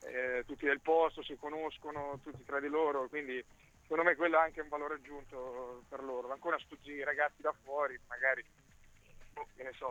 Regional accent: Ancona, Marche, Italy; sono d'Ancona

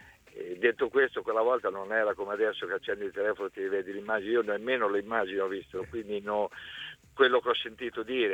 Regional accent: Ancona, Marche, Italy; come anconetano

